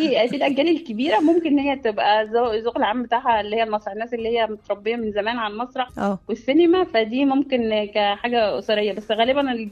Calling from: Cairo, Cairo Governorate, Egypt; من القاهره.

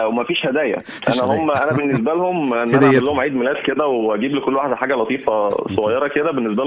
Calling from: Dubai, United Arab Emirates

